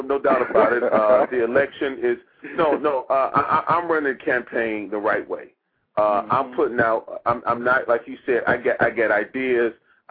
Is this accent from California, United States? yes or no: no; Detroit, Michigan, United States; I'm originally from Detroit.